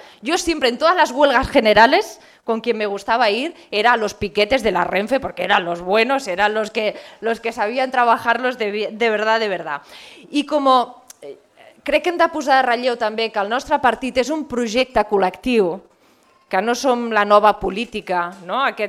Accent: Catalonia, Spain; I no pot ser que tinguem un govern que el que fa és dividir-nos com a catalans

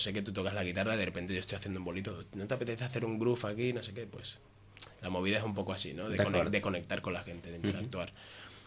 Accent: Caracas, Capital District, Venezuela; now in Spain; yo vengo de Caracas, Venezuela, y me vine aquí 8-9 años así aproximadamente, y ya desde entonces pues soy... venezocata español.

